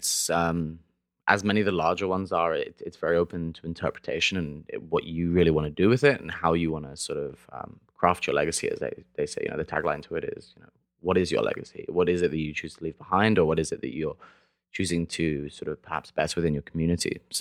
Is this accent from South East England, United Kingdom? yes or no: yes; Brighton, South East England, United Kingdom; South Coast, Brighton.